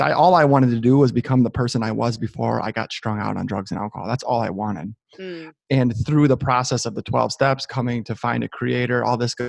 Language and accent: English; Michigan, United States; So I'm 33 years old. I born and raised in Southeast Michigan, just north of Detroit.